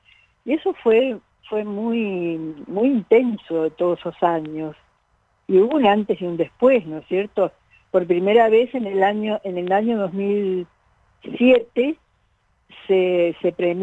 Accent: Cosquín, Córdoba, Argentina; Bueno, yo soy oriunda de Cosquín, de Córdoba, y soy artesana ceramista.

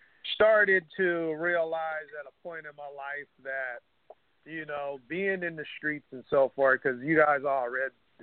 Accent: Los Angeles, California, United States; I was actually raised in the area close to Jefferson and in the 35th area around there somewhere, and it's close to the USC campus.

